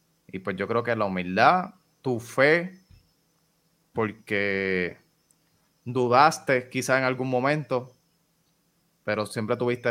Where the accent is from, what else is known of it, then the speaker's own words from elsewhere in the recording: Puerto Rico; Aquí estoy yo, que soy de Puerto Rico